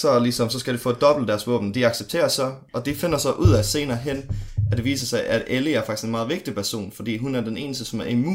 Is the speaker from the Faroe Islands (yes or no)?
yes; Faroe Islands; Jeg er fra Færøerne af.